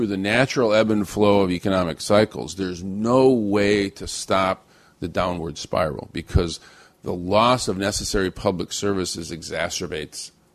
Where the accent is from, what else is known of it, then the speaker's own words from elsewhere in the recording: Flint, Michigan, United States; I'm a product of one, my hometown of Flint